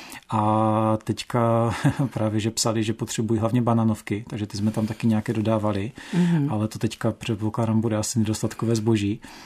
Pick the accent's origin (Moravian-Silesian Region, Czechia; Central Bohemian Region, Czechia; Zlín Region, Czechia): Moravian-Silesian Region, Czechia; Nové Heřminovy; also born or lived in Bruntál; Z rodiči jsem žil od 9 let v Nových Heřminovech.